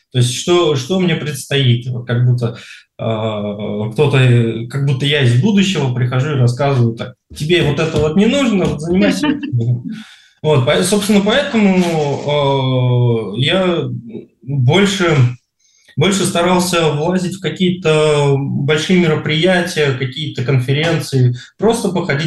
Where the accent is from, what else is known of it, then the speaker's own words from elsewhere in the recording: Tashkent, Uzbekistan; Дело в том, что я рос в Ташкенте, в Узбекистане